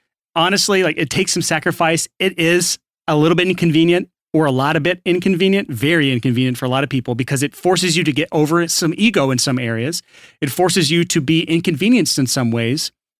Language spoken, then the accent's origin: English; Alabama, United States; I mean, I was born and raised in Alabama, yeah. So that's my actual voice.